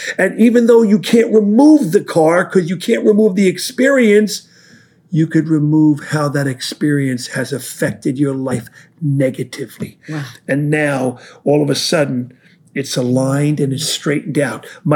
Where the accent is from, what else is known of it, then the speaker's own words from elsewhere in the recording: Brooklyn, New York, United States; I'm from Brooklyn, okay? I'm getting ready to preach in Brooklyn, Sandy.